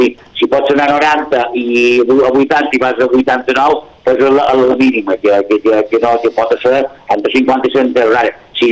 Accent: Pollença, Balearic Islands, Spain; la gent que ja som d'Impollença, més o manco

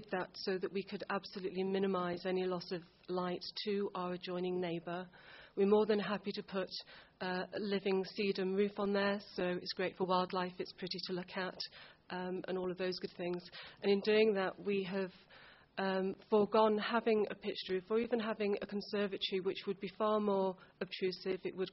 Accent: Westow, Yorkshire and the Humber, United Kingdom; born there; I was born in Westow and was very fortunate enough to have the opportunity to move back to Moulton 4 years ago.

